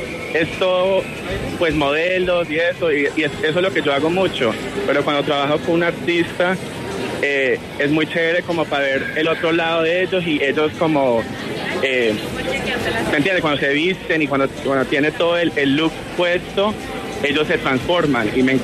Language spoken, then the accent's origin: Spanish; Miami, Florida, United States; now in New York, United States; yo nací aquí en Nueva York, toda mi familia, mis padres son de Pereira y me crié en Miami y después ya me mudé aquí a Nueva York hace como 7 años.